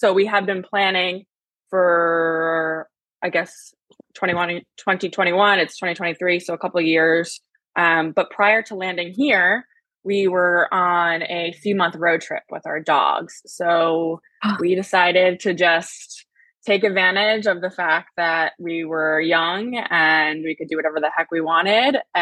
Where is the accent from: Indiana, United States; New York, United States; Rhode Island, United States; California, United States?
Rhode Island, United States; But yeah, I'm from Rhode Island originally. So it's a small state. I've lived there basically my whole life.